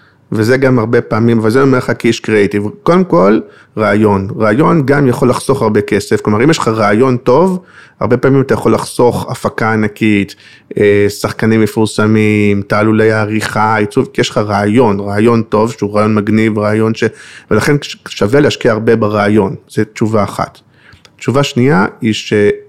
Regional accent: Kfar Saba, Central District, Israel; אני גדלתי בכפר סבא

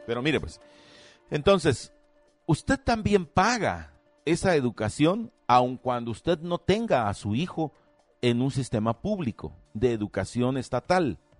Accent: Guatemala

